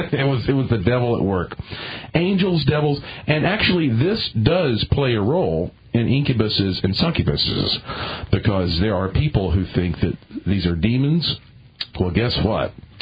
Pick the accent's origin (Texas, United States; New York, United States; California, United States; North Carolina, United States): North Carolina, United States; Asheville; I was born and raised here in Asheville. It's now Beer City.